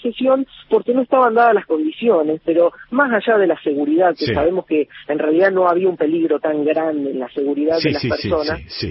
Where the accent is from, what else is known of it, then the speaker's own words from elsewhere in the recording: Río Gallegos, Santa Cruz, Argentina; Yo soy de Río Gallegos y conozco extensamente la Patagonia.